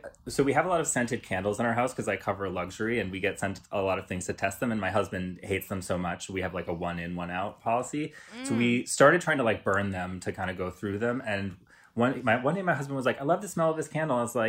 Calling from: Brooklyn, New York, United States; I'm recording from my apartment in Brooklyn

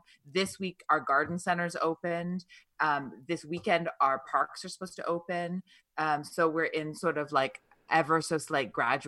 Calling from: Toronto, Ontario, Canada

